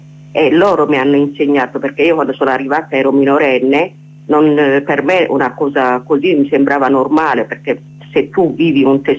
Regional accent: Tigray, Ethiopia; In questo momento, io che sono del Tigray, le violenze, come sai

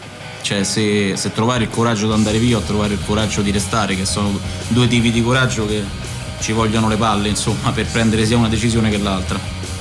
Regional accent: Anguillara Sabazia, Lazio, Italy; Il testo parla di un avvenimento che è accaduto a settembre del 1904 proprio nel mio paese, Anguillara Sabazia.

